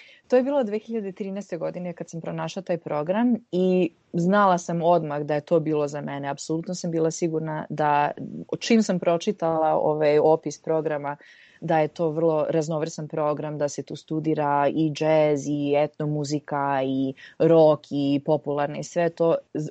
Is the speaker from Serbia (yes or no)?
no; Toronto, Ontario, Canada; išla sam na takozvani UFT, na University of Toronto, i to je bilo prirodno jer sam odrasla, rođena sam u Torontu.